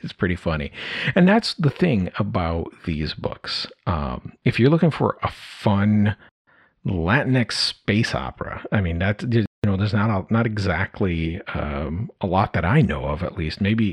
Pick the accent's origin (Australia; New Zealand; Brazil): Brazil; now in United States; I grew up in South America, in Brazil